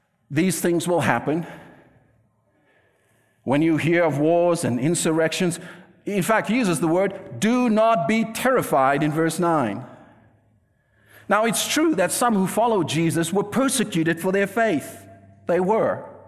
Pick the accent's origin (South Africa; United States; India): South Africa; Let me tell you a little bit of what I've learned from growing up in South Africa.